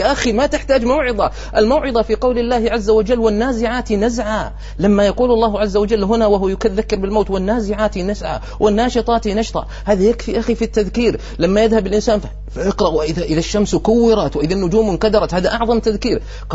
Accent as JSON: {"language": "Arabic", "region": "Al-Qassim", "country": "Saudi Arabia", "said": "واحد من الكبار السن عندنا في القصيم كان طريقته عامي"}